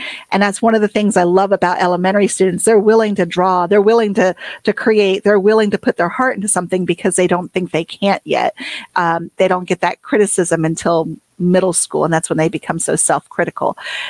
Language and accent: English; Pennsylvania, United States; born there; accent: South Carolina; also born or lived in South Carolina; I was a technology coach in South Carolina. That's where the accent comes from, even though I was born in Pennsylvania.